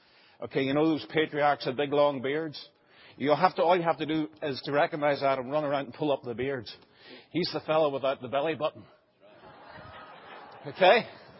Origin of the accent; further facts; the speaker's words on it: Northern Ireland, United Kingdom; I come from Mahara, Northern Ireland.